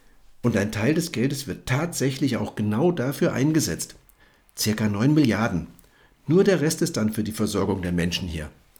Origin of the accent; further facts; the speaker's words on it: Germany; als wir Deutsche das sein können